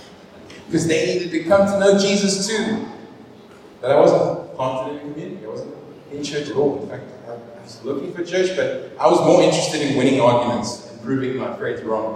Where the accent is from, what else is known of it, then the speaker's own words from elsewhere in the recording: Cape Town, Western Cape, South Africa; now in Durban, South Africa; And moved to the south coast of Durban. You know, growing up in Cape Town my whole life, culture shock.